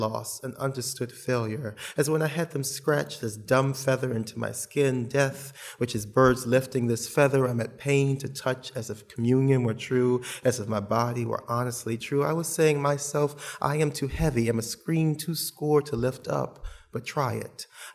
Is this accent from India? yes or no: no; New Orleans, Louisiana, United States; I grew up in New Orleans, which is a severely Catholic town. Particularly a large population of Black Catholics, as I was raised.